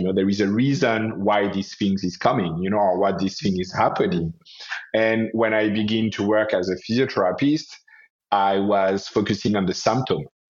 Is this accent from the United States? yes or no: no; Paris, Île-de-France, France; English is a second language; now in Canada; And I jumped in osteopathy school and I moved in Canada because I come from Paris.